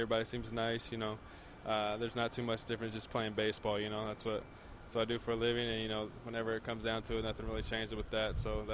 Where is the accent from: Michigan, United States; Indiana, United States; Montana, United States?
Indiana, United States; that was my dream, you know, growing up in Indiana, playing basketball for the Hoosiers.